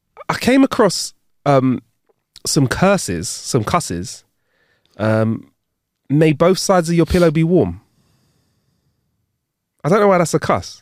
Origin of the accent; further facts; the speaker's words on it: London, United Kingdom; because we're from London, Sean, if anywhere in the show is somewhere that you've physically been, have a sip as well.